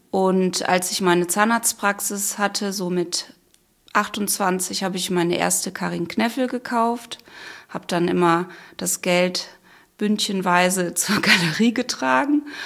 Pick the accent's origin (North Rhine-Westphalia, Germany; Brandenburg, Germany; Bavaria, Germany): North Rhine-Westphalia, Germany; Krefeld; Wir sind ja in Krefeld aufgewachsen